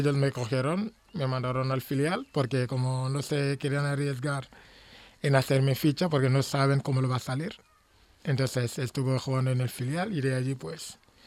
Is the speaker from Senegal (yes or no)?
yes; Ziguinchor, Senegal; Soy de Gigenshor, en el sur de Senegal.